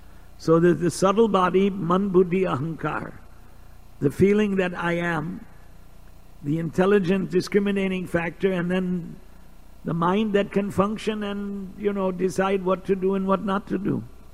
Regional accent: Evanston, Illinois, United States; I grew up in Evanston, they called it the city of churches and trees.

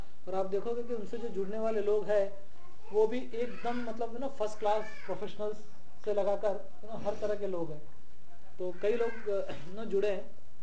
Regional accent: India; born there; moved away; हालांकि हम भारत में जन्मे हैं तो हमारा बड़ा सौभाग्य है

